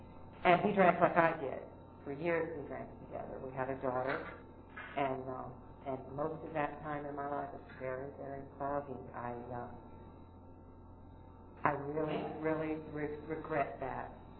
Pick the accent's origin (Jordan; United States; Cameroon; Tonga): United States; West Coast; I returned to California. I was raised on the West Coast. My people were.